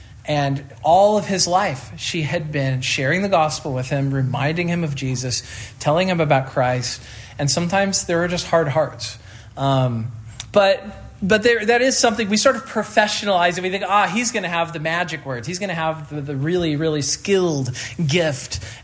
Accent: Midwest, United States; but I grew up in the Midwest, and I think people may be friendlier in the Midwest.

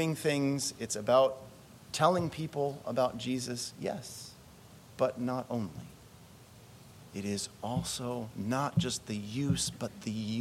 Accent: United States; accent: American; now in Germany; if I show up as an American with my accent that still persists after 20 years

